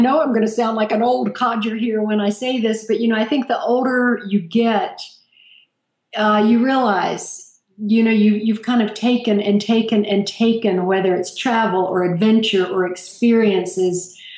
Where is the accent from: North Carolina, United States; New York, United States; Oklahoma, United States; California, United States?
North Carolina, United States; Asheville; You know, I grew up in Asheville, North Carolina, which is a hip and fabulous place now.